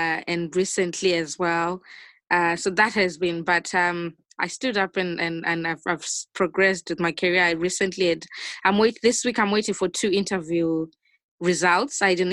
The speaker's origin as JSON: {"language": "English", "region": "Harare", "country": "Zimbabwe", "tie": "born or raised there", "moved": "as an adult", "lives_now": "United Kingdom", "said": "I was born in Harare, Zimbabwe, and that's where I lived until I completed my advanced level education. That's where I also did my GCSEs. And I relocated to the UK in 2011."}